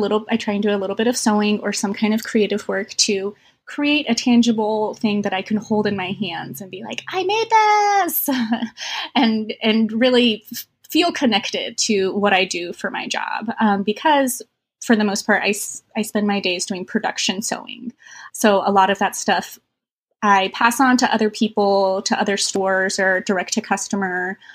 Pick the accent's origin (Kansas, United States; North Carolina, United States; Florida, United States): North Carolina, United States; Carrboro; also born or lived in Tokyo, Japan; I grew up in Carrboro, North Carolina. It's a very, very small little town, about like 4 square miles, but it's right next to a larger town called Chapel Hill. And originally I was born in Tokyo.